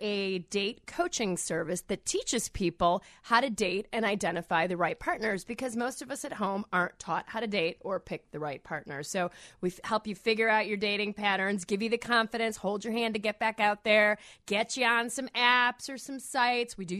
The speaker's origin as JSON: {"language": "English", "country": "India", "said": "You know, I'm Indian"}